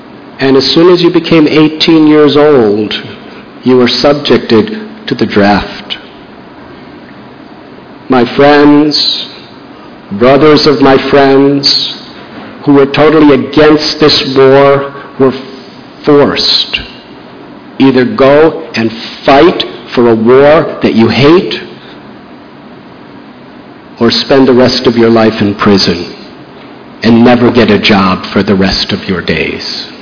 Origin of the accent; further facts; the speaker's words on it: United States; born there; I was born in America, where I lived, there was no traffic jams. There was no pollution. Very peaceful place.